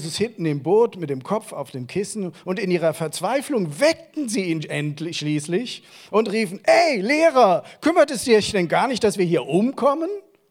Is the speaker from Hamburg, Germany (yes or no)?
no; Rhineland-Palatinate, Germany; Ich bin ja hier in der Gegend aufgewachsen, ich kenne den Koblenzer Stadtwald sehr gut.